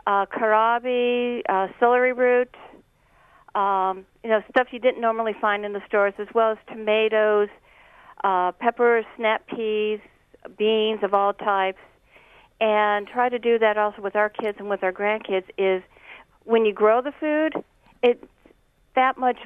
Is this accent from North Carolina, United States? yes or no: no; Cleveland, Ohio, United States; I grew up in outside of Cleveland, Ohio. We used to have more acreage under glass in greenhouses when I was growing up.